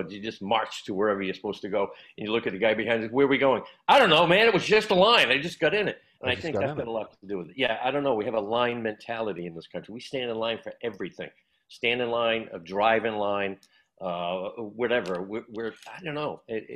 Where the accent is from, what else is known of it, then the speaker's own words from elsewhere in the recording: Massachusetts, United States; I was born around, but I was raised in Mass.